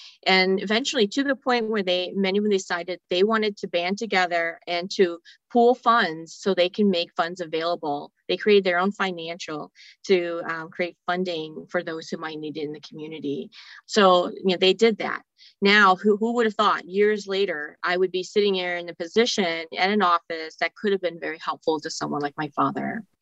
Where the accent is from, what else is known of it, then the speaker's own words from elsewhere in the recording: Wisconsin, United States; You know, I'm a daughter of an entrepreneur. I'm Hmong American, grew up in central Wisconsin.